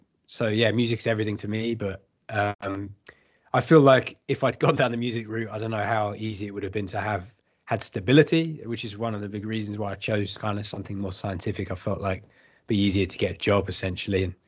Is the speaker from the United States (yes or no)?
no; London, United Kingdom; So, born and raised in London